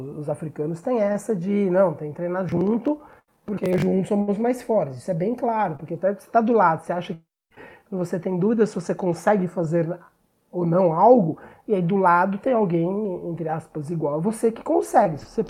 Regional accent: São Paulo, Brazil; Eu sou de São Paulo, né?

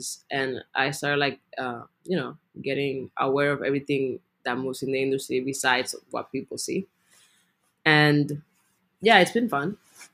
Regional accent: Dominican Republic; Well, so I'm from the Dominican Republic, as you know. It's an island in the middle of the Caribbean, between Cuba and Puerto Rico.

